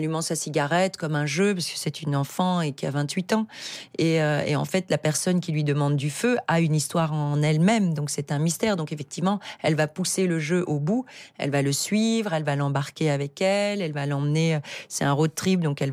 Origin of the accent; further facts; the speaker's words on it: Belgium; Je suis belge, alors je ne la demande pas